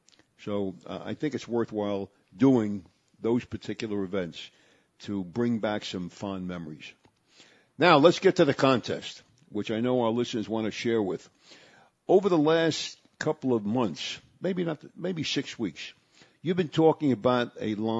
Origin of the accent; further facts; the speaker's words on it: Brooklyn, New York, United States; the group of guys that I grew up with in Brooklyn, we were called the Luckerville Boys.